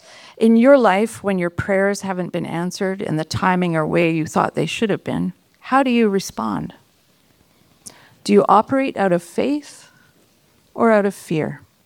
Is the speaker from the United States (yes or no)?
no; Toronto, Ontario, Canada; born there; also born or lived in British Columbia; I remember what it felt like when we left BC to come to Ontario. I was born in Toronto, so I knew what I was coming to.